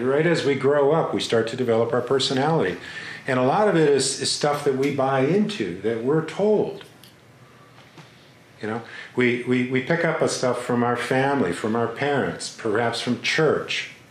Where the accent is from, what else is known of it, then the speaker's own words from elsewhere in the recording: Asheville, North Carolina, United States; I'm an American, I'm a North Carolinian, I'm an Asheville-ian.